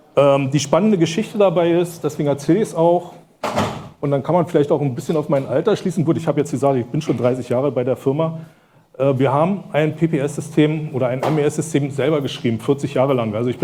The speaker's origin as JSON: {"language": "German", "town": "Brandenburg an der Havel", "region": "Brandenburg", "country": "Germany", "said": "Ich komme aus Brandenburg, Brandenburg an der Havel. Es gibt eine Stadt Brandenburg in Brandenburg, die nicht die Hauptstadt von Brandenburg ist. Die Hauptstadt von Brandenburg ist Potsdam. Und ja, da komme ich her, arbeite da schon seit 30 Jahren"}